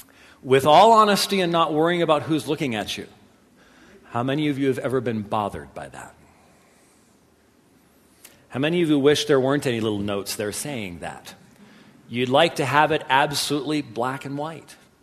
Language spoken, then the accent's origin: English; Scotland, United Kingdom; I'm Scottish, for crying out loud.